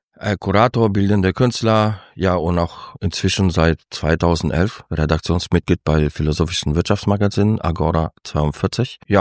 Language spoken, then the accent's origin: German; Pforzheim, Baden-Württemberg, Germany; also born or lived in Poland; ich bin hier aufgewachsen und bin somit gerne Teil der Kulturszene hier und versuche mitzugestalten.